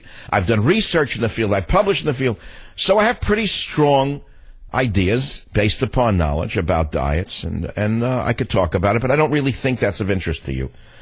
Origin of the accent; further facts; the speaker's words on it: New York, United States; given that I'm going to my hometown in New York.